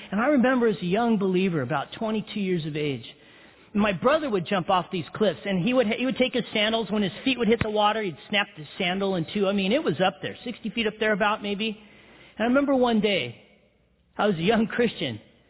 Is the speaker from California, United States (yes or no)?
yes; Big Bear, California, United States; I'm a hick from Big Bear. I grew up in Big Bear. Big Bear at the time had like 7,000 people.